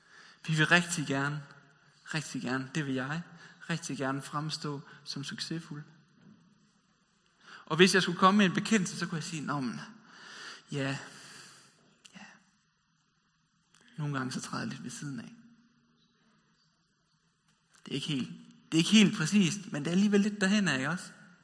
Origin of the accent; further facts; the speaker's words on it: West Jutland, Denmark; det som man i Vestjylland, der hvor jeg kommer fra, vil kalde